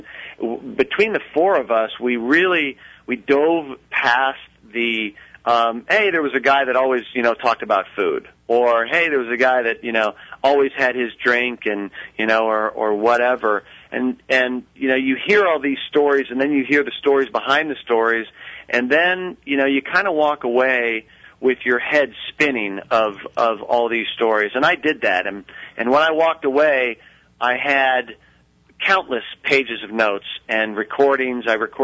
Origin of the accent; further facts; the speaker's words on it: Las Vegas, Nevada, United States; I'm from Las Vegas.